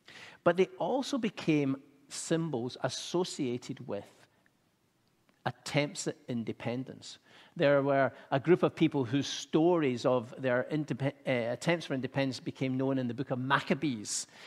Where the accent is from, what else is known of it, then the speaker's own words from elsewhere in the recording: United Kingdom; And of course, being a Brit, there was a little bit of mixed emotions going on here about these celebrations.